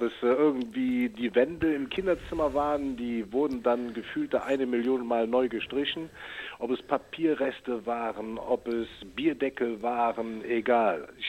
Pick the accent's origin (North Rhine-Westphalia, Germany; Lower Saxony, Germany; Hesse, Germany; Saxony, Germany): North Rhine-Westphalia, Germany; Cologne; das ist der rheinische Dialekt. Ne? Ich bin ja eine echte Kölsche Jung